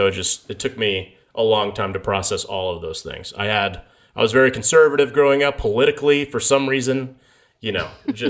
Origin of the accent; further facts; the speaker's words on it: United States; And I feel robbed that I'm American and never have experienced the full Tennant and Coleman pleasure.